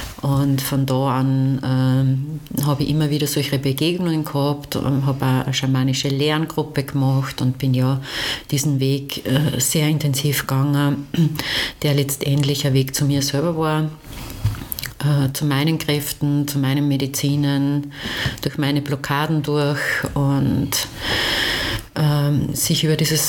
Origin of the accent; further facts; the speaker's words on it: Upper Austria, Austria; also zumindest bei uns in Oberösterreich